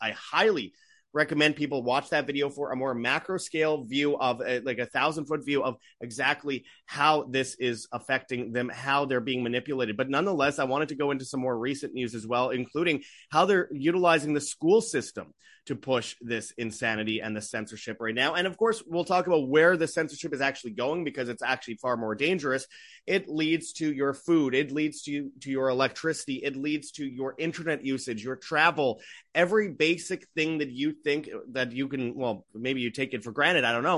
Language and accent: English; Canada; as a Canadian